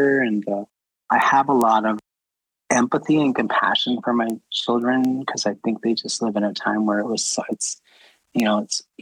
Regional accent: Minneapolis, Minnesota, United States; I was raised in South Minneapolis in the 60s and 70s during a time of like the civil rights movement and the creation of AIM.

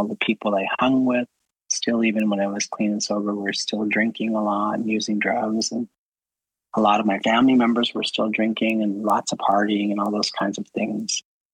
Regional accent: Minneapolis, Minnesota, United States; I was raised in South Minneapolis in the 60s and 70s during a time of like the civil rights movement and the creation of AIM.

